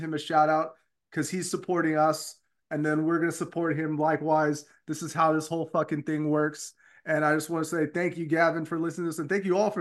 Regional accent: California, United States; I'm from California.

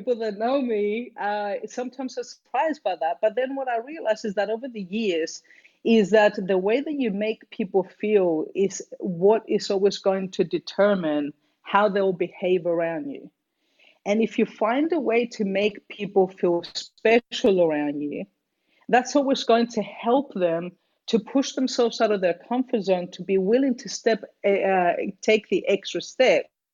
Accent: Cyprus; also born or lived in Australia / London / Lithuania; So I'm originally from Cyprus. This is where I'm actually based at this point in time. I spent half my life living in Australia, though, and the other half living between Cyprus, London, slash a little bit of Lithuania.

